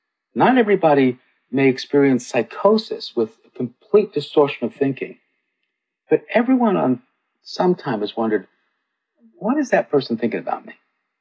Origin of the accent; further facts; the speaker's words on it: England, United Kingdom; also born or lived in Cape Town; I was born in Cape Town. I was growing up in England.